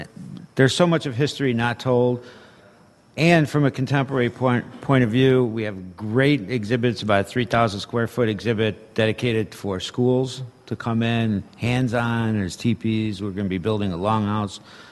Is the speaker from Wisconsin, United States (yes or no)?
yes; Lac Courte Oreilles Reservation, Wisconsin, United States; Mine is, I am Ojibwe from the Lac-Coudre Reservation in northern Wisconsin, and also Polish.